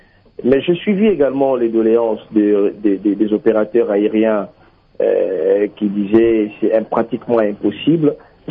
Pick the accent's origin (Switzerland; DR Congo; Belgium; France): DR Congo; Buta, Bas-Uélé; now in Kisangani, DR Congo; si je vais aller chez moi à Bouta, par exemple, mais la seule voie pour aller à Bouta, c'est de prendre un avion